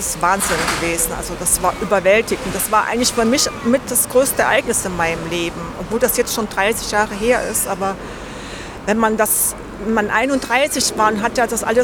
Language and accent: German; East Germany, Germany; Ja, ich bin aus Ostdeutschland und ich war damals 31, als die Mauer gefallen ist.